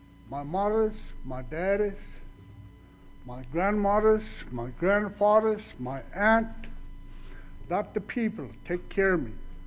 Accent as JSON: {"language": "English", "region": "Alaska", "country": "United States", "tie": "born or raised there", "said": "I was born here in Alaska. I raised in Alaska."}